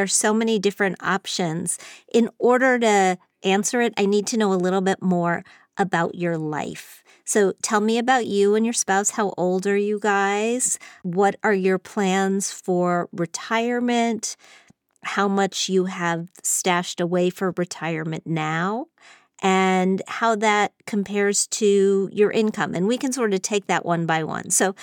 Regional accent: Midwest, United States; I grew up in the Midwest myself.

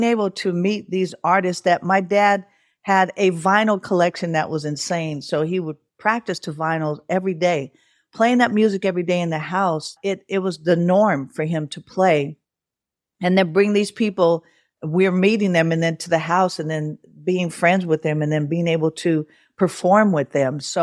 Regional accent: Oakland, California, United States; So I moved out of, I moved from Oakland where I was born and raised.

